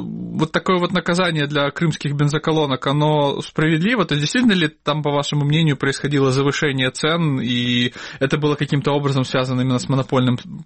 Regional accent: Crimea, Ukraine; я как обычный крымчанин, у которого есть машина

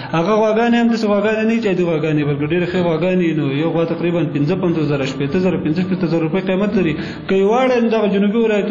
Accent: Kunar, Afghanistan; زه اصلا د کونړ ولایت اوسېدونکی یم.

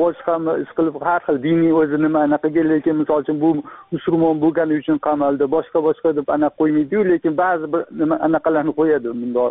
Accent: Tashkent, Uzbekistan; toshkentlikman.

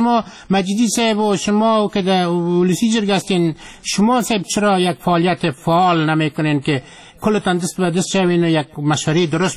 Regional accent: Afghanistan; ما شما افغان هستیم

